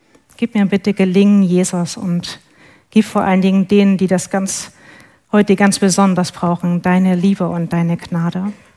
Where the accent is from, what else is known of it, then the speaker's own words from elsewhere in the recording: Leipzig, Saxony, Germany; born there; now in Bielefeld, Germany; ich bin 52 Jahre alt, komme gebürtig aus Leipzig und bin jetzt hier 5, 6 Jahre in Bielefeld im sozialen Bereich. Bin schon über 30 Jahre mit Jesus unterwegs